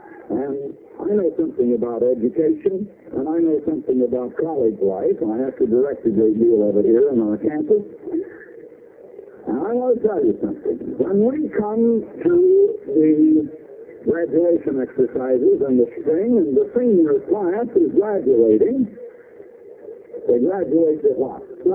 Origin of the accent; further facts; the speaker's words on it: Iowa, United States; also born or lived in Illinois; So I have lived in Illinois as well as Iowa. I was born and raised in Iowa, Lincoln 52 School in Iowa.